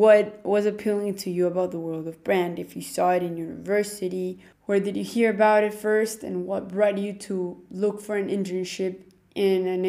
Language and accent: English; Medellin, Antioquia, Colombia; I am from Medellin, Colombia